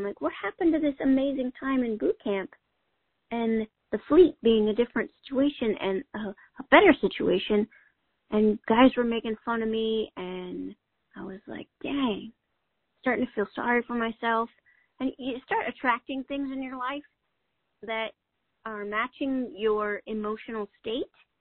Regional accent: Northwest, United States; I grew up in the Northwest, and by the age of 10, I had like three sets of parents.

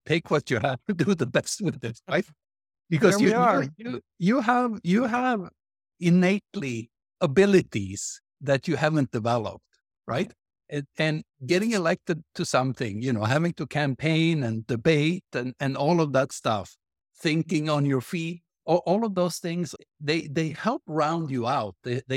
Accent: Lapland, Sweden; You know, I grew up in Sweden, but not just anywhere in Sweden, but in Lapland. So all the way up north, right? Small town, 100 miles north of the Arctic Circle.

